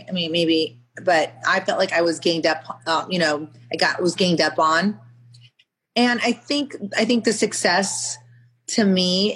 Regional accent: Arizona, United States; I grew up in Arizona and like a suburban area. I didn't understand the city life for my daughter.

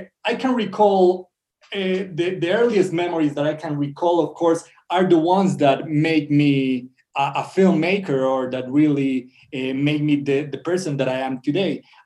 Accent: Colombia; ever since I come from Colombia, I mean, I'm Colombian born.

